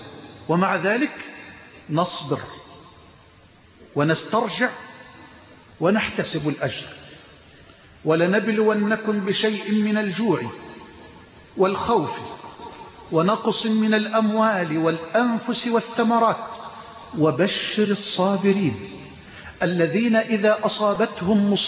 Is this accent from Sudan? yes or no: no; Egypt; واجعل بلدنا مصر أمنا أمانا سخاء رخاء